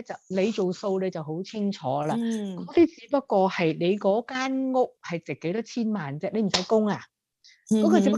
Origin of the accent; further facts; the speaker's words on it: China; 我哋始终咧都搞唔掂呢啲系我哋中国人嗰个思想啊